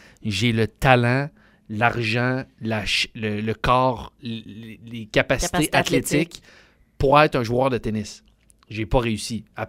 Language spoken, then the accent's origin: French; Quebec City, Quebec, Canada; je viens de Québec.